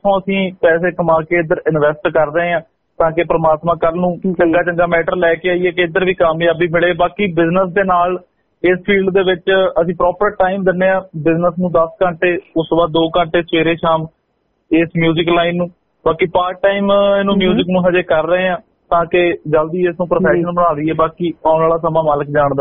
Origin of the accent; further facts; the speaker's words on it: Ludhiana, Punjab, India; ਮੈਂ ਲੁਧਿਆਣਾ ਸ਼ਹਿਰ ਤੋਂ ਬਿਲੋਂਗ ਕਰਦਾ ਜੀ